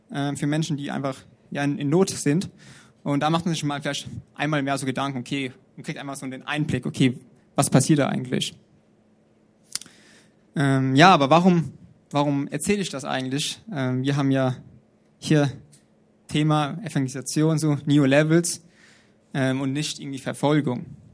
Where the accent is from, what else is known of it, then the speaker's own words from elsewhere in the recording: Kirchheimbolanden, Rhineland-Palatinate, Germany; ich komme aus Kirchheimbolanden, also hier um die Ecke. Bin im christlichen Elternhaus groß geworden.